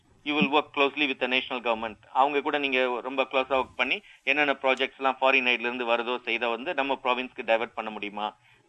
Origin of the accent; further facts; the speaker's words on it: Tamil Nadu, India; accent: Madurai Tamil; Mostly அந்த மதுரை தமிழ் தான் நான் பேசுவேன்.